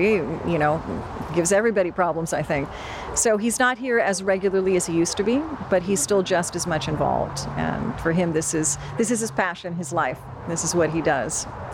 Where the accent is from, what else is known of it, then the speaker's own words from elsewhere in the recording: Napa Valley, California, United States; Have to say that being a Napa Valley native is a wonderful thing. And, you know, I was born as an American, but I was raised as a Croatian.